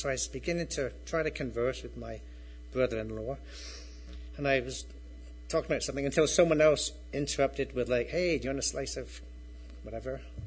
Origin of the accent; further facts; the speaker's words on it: Plymouth, South West England, United Kingdom; moved away; Sunday roast dinner at what was my local pub growing up in Plymouth.